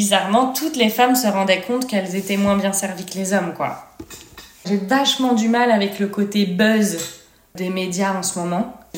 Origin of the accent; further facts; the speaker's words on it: Rennes, Brittany, France; j'ai 32 ans, je suis bretonne originaire de Rennes, un peu des Côtes d'Armor aussi